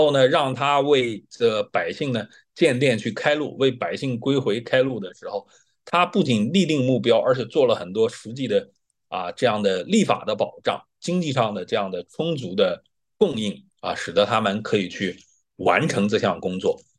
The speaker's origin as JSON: {"language": "Chinese", "town": "Nanjing", "region": "Jiangsu", "country": "China", "said": "就像我们南京人，我们知道我们南京人比较恋家这个是比较有名的"}